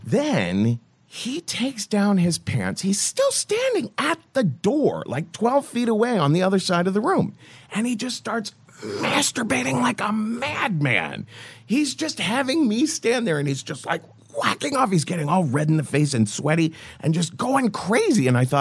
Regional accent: Ohio, United States; And I thought to myself, geez, you know, I'm from Ohio. I don't know how to be impolite and like cut things.

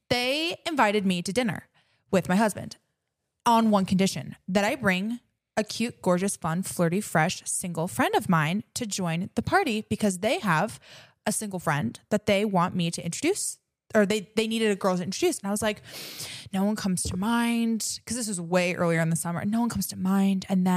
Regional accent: Chicago, Illinois, United States; My hometown. Hi, Chicago.

